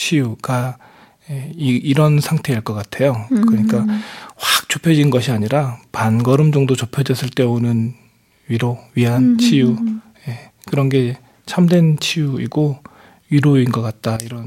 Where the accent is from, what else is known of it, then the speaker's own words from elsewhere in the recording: Jeolla, South Korea; 저는 고향이 전라도라서요.